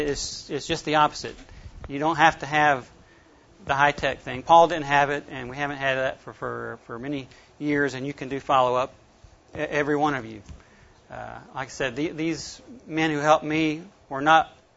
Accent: North Carolina, United States; The next day I got orders to be transferred to North Carolina, which happened to be my home state.

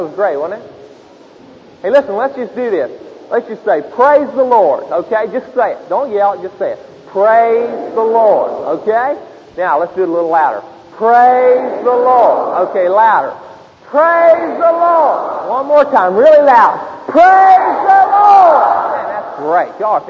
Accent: Princeton, West Virginia, United States; Princeton, West Virginia is just a little old bitty hick town up in West Virginia. That's where I'm from. And I grew up th

